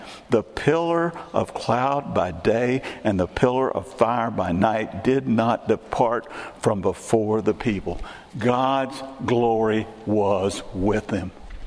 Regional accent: Texas, United States; I grew up in Texas. I've already said that many times. I can recognize good Tex-Mex food.

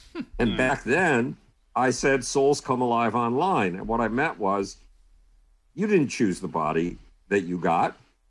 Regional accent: Buffalo, New York, United States; When I was a child, nobody wanted me in my hometown of Buffalo, New York.

